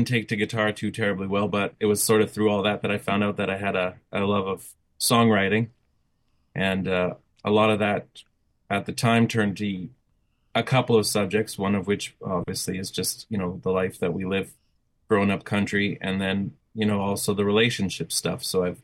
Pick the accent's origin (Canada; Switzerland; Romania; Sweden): Canada; Kleefeld, Manitoba; I was born and raised in Kleefeld, Manitoba.